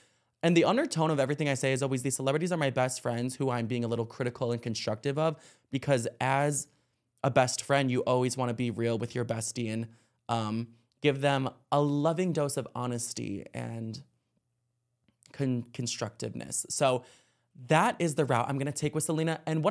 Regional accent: Ireland; Like I said, we're both Irish lads

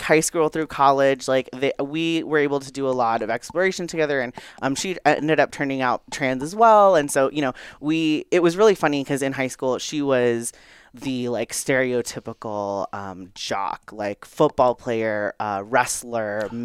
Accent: Houston, Texas, United States; I grew up in Houston.

